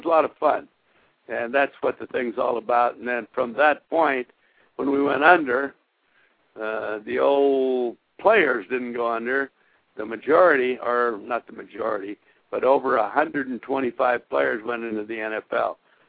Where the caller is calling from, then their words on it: Portland, Oregon, United States; Portland, Oregon.